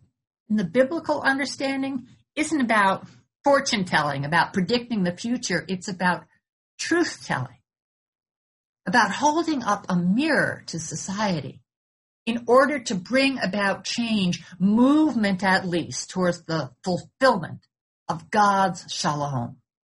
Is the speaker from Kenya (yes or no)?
no; New York, United States; as a white person, as a woman, as a New Yorker, as a financially secure person, as a U.S. citizen with immigrant forebears.